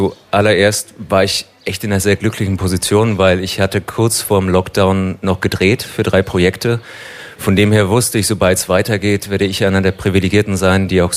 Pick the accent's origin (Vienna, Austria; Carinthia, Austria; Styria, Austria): Carinthia, Austria; Ja, ich komme eigentlich aus Kärnten.